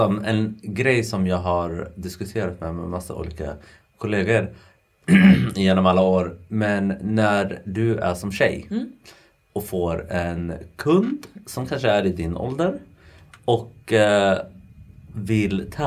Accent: Kuwait

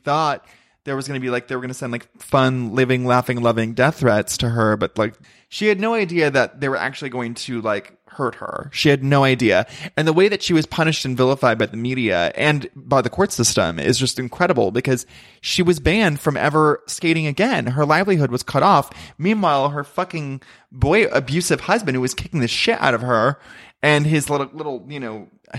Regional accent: Ventura, California, United States; The California fires are very sad because I grew up in Ventura and it's my hometown.

